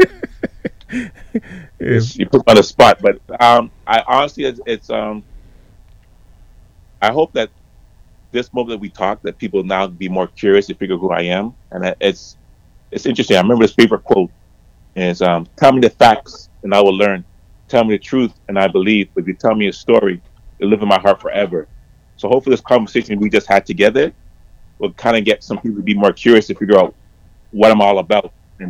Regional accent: Toronto, Ontario, Canada; we're from Toronto

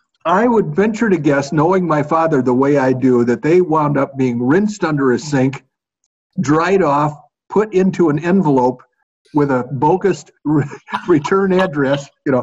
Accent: the South, United States; You know, I'm a Southerner by birth and breeding, and I grew up with a bunch of storytellers.

